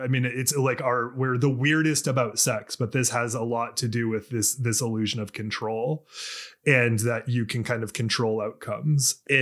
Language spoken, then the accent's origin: English; Maine, United States; I grew up in Maine and there was a Cruising Panic in Maine.